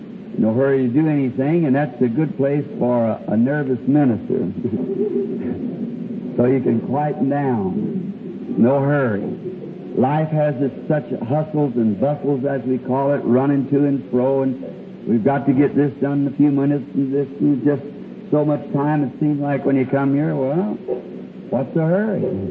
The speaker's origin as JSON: {"language": "English", "country": "Ireland", "said": "and I was there as an Irishman."}